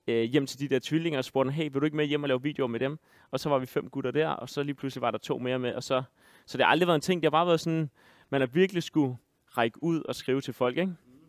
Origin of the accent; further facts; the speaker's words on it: Hillerød, Capital Region of Denmark, Denmark; Der stod jeg i min have derhjemme i Hillerød. Stod med mine små ben.